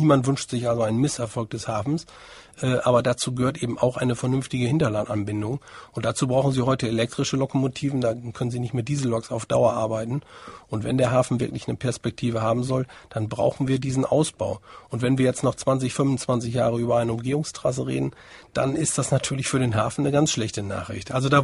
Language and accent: German; Oldenburg, Lower Saxony, Germany; Also Trümpfe haben wir relativ wenig im Ärmel als Oldenburger